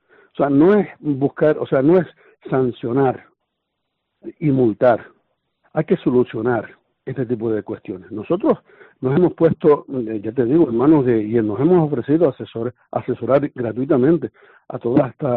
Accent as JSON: {"language": "Spanish", "town": "Los Cristianos", "region": "Canary Islands", "country": "Spain", "tie": "born there"}